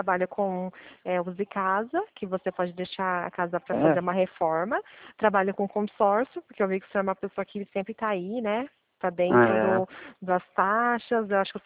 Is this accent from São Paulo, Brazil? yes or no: yes; Pirassununga, São Paulo, Brazil; Sou de Pirassununga.